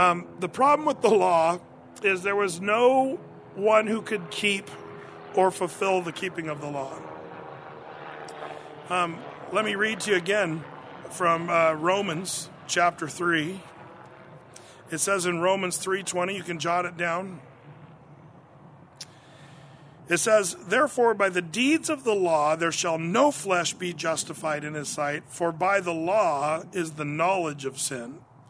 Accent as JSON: {"language": "English", "town": "Portland", "region": "Oregon", "country": "United States", "said": "Come on, we're from Portland. Portlandia."}